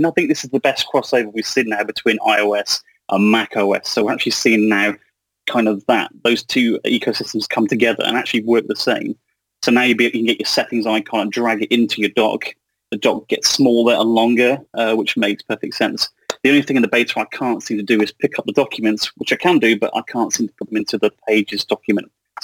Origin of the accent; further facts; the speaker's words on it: Shrewsbury, West Midlands, United Kingdom; Ah, my hometown. What a lovely place.